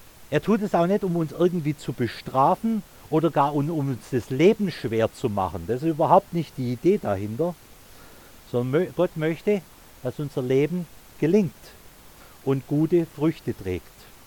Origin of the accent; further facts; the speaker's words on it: Baden-Württemberg, Germany; Ich als Schwabe kenne Trollinger und Lemberger.